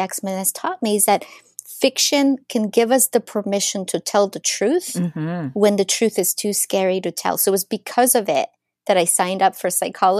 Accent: Ukraine; now in United States; I was born and raised in Ukraine

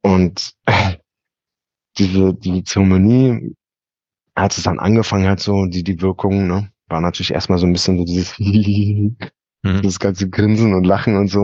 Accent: Berlin, Germany; Ich bin am Hermannplatz in Berlin aufgewachsen, das ist da Kreuzberg-Neukölln, in den 80ern als einer der wenigen Deutschen.

